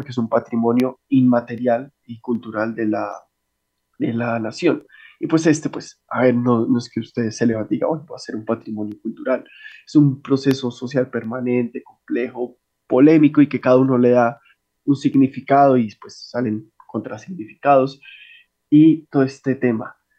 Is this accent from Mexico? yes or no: no; Colombia; esto hace parte de lo que somos como colombianos